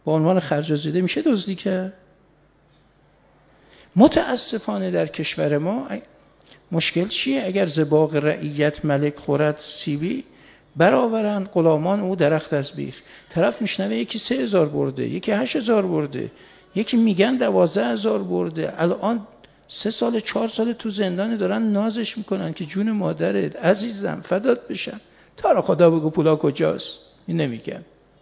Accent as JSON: {"language": "Persian", "town": "Mashhad", "region": "Razavi Khorasan", "country": "Iran", "tie": "born or raised there", "said": "من بچه مشهدم"}